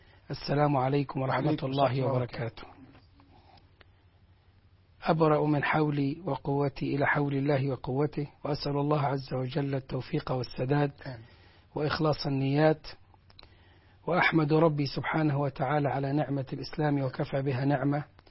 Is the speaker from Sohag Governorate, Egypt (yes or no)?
yes; Al-Hawawish, Sohag Governorate, Egypt; من مواليد محافظة سوهاج، قرية الحواويش، مركز أخميم. من أبناء الصعيد، من أبناء مصر.